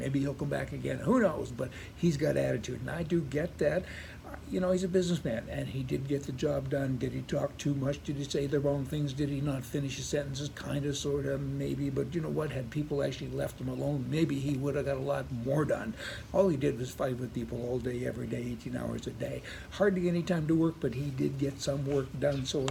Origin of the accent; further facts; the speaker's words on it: Canada; now in United States; I mean, I'm Canadian, and in Canada, you do need climate control. It's cold up there.